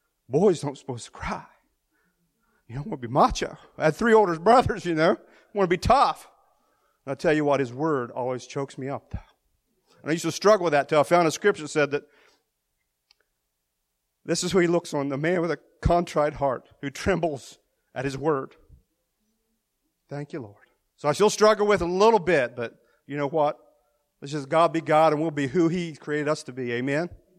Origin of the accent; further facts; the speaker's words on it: West Virginia, United States; I'm from West Virginia. I was the youngest boy out of four boys.